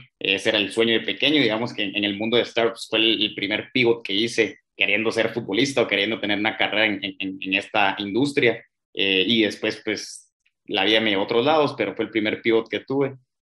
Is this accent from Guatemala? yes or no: yes; Guatemala; born there; Guatemalteco, sí. Pues he estado un poquito en todos lados. He vivido más o menos en 3-4 países, pero sí, nací en Guatemala.